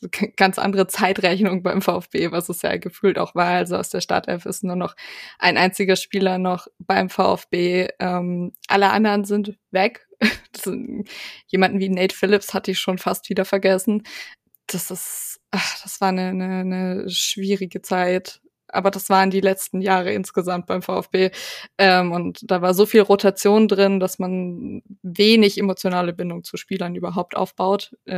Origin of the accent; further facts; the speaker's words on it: Baden-Württemberg, Germany; weil ich tatsächlich in Baden geboren bin. Das hört man hier in Württemberg nicht ganz so gerne. Und tatsächlich in Hoffenheim aufgewachsen bin, beziehungsweise im Nachbardorf von Hoffenheim.